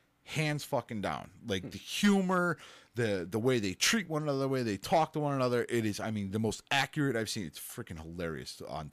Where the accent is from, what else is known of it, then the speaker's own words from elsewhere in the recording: Northern United States, United States; damn Yankee, because I'm from the North.